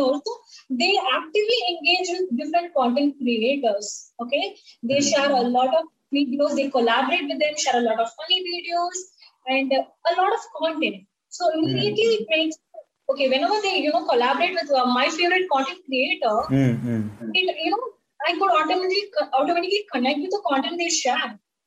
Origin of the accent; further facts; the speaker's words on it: Tamil Nadu, India; Also, I'm from Tamil Nadu. So we speak Tamil here, right?